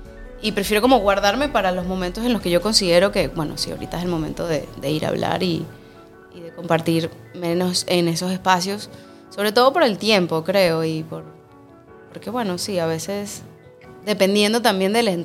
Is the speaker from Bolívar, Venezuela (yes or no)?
yes; El Paují, Bolívar, Venezuela; Pero mi hermana y yo, que crecimos en el Paují desde bebés